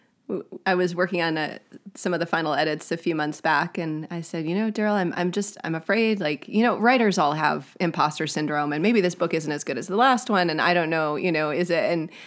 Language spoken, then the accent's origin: English; Wisconsin, United States; moved away; I grew up in Wisconsin, and now we're raising these three kids in Southern California